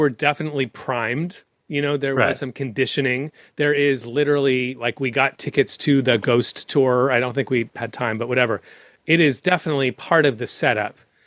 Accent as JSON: {"language": "English", "town": "San Francisco", "region": "California", "country": "United States", "said": "From the Bay Area, from San Francisco. And then way back, parts of what would be considered the Ukraine, but apparently, you know, kicked out of everywhere because of the Jew part."}